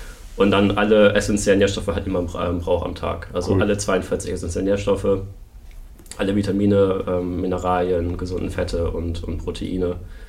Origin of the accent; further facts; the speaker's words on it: Bremen, Germany; Ich komme ja aus Bremen